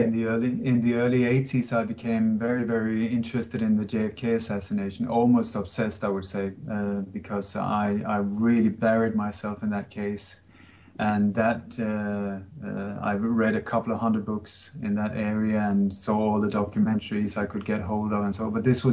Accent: Sweden; also born or lived in Denmark; But like you say, I was born in Denmark. I moved to Sweden when I was a kid, and I grew up in a family that was very much involved in the resistance movement against the German occupation.

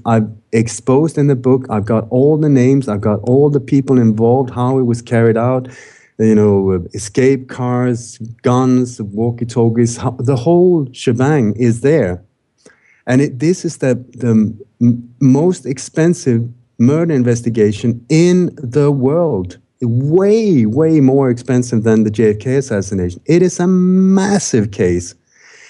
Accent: Sweden; also born or lived in Denmark; So what I've done since I was born in Denmark, grew up in Sweden, this is a real massive trauma for this country.

